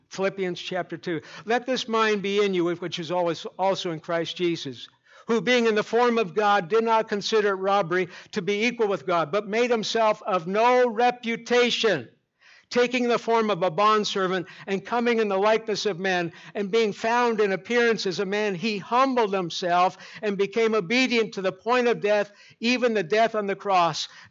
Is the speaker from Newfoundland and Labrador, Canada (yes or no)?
no; Ontario, Canada; I'm from Ontario. They said, but Pastor, it snows here. I don't care. I'm a Canadian.